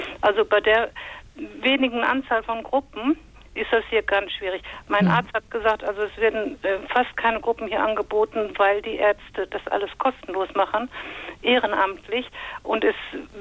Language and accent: German; Detmold, North Rhine-Westphalia, Germany; Und ich komme aus Detmold